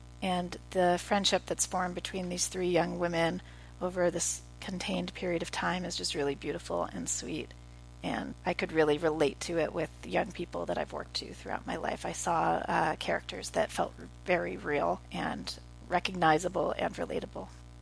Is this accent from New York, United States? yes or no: yes; Hudson, New York, United States